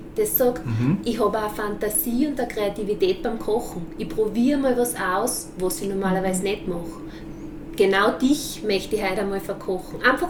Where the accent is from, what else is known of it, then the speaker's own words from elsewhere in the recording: Styria, Austria; einen Röhrlsalat, wie man bei uns in der Steiermark sagt